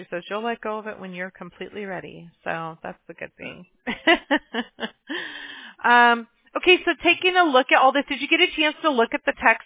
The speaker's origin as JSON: {"language": "English", "town": "Mobile", "region": "Alabama", "country": "United States", "tie": "born there", "said": "I was born in Mobile, Alabama, so we're all about that, you know?"}